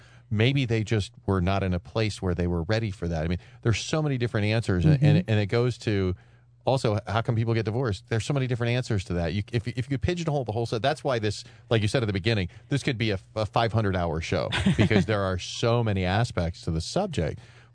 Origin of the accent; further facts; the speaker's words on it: California, United States; moved away as an adult; now in Massachusetts, United States; I grew up in California, and then 26 years old, in 10 days, I had uprooted my life to move to Massachusetts to start my career at the time in radio and television.